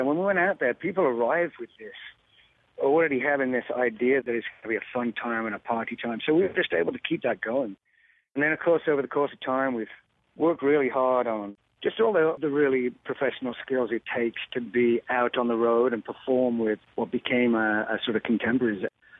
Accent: England, United Kingdom; born there; Obviously, I'm a Englishman born, but a lot of Irish and Scottish heritage in my background.

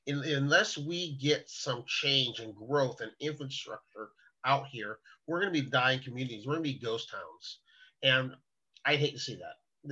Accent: California, United States; moved away as an adult; I'm 54 years old and I'm a transplant from California, Southern California.

